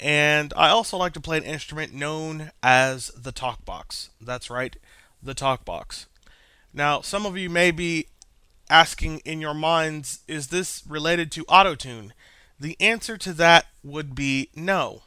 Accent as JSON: {"language": "English", "town": "Kenton", "region": "Ohio", "country": "United States", "said": "Hello everyone … I am from Kenton, Ohio."}